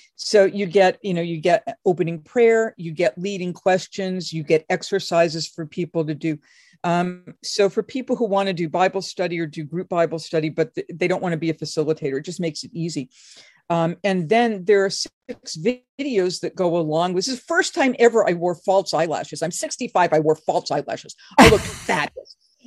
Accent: Massachusetts, United States; When I was a kid, I'm from Massachusetts.

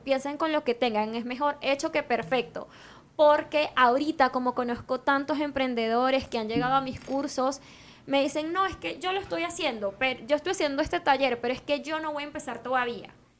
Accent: Venezuela; moved away as an adult; Venezuela, no sé si tuviste negocio en Venezuela, pero uno ya tiene contactos, es como que, ay, estoy en mi país

